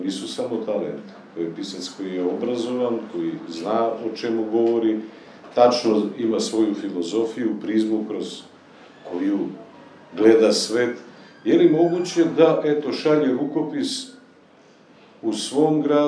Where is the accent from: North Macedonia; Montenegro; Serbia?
North Macedonia; Kumanovo, Northeastern; ja sam iz Kumanova.